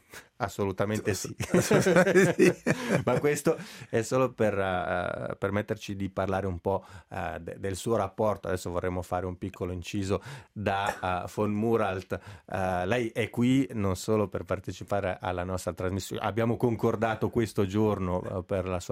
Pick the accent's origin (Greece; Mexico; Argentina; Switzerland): Switzerland; Locarno, Ticino; Lo dico da locarnese, io sono nato a Locarno